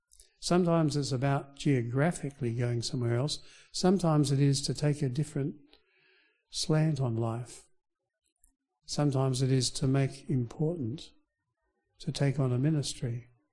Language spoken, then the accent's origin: English; Perth, Western Australia, Australia; born there; They need it over there. I was born in Perth.